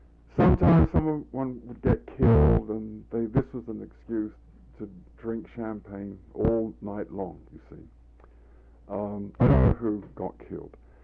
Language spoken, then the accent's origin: English; England, United Kingdom; I'm a painter from England, you know.